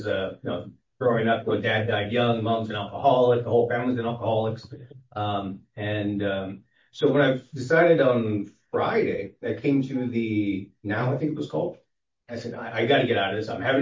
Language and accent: English; Canada; I've been drinking since I was 13. I'm Canadian. I'm in bars. You know, dad's German, mom's Native American.